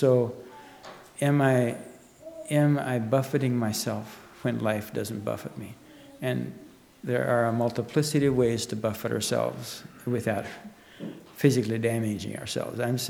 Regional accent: United States; I'd like to be like the church of Smyrna almost, because I am American. I am a Mennonite who has worked hard

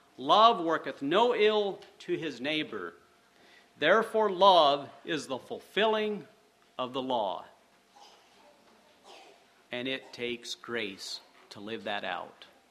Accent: Bethel, Ohio, United States; I grew up in Ohio at Bethel

